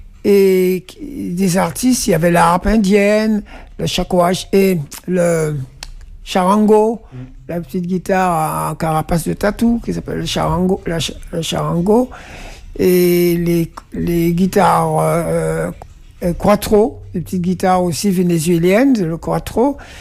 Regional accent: Martinique; moved away as an adult; je suis arrivé en France, à Paris, c'est là que c'est difficile de faire des raccourcis, parce que j'ai quitté la Martinique à l'âge de 19 ans.

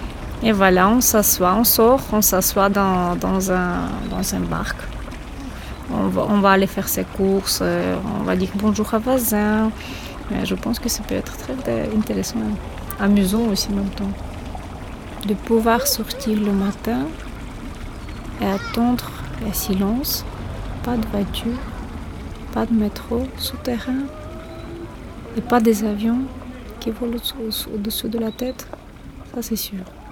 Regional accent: Ukraine; French is a second language; now in Brussels, Belgium; je suis ukrainienne, j'habite ici en Belgique depuis 13 ans et toujours au Mille Bruxelles, au quartier à Naissance.

